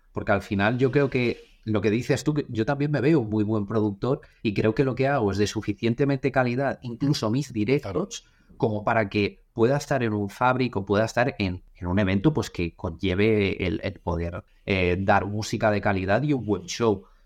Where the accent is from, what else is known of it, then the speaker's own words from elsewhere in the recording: Barcelona, Catalonia, Spain; yo en este caso soy de Barcelona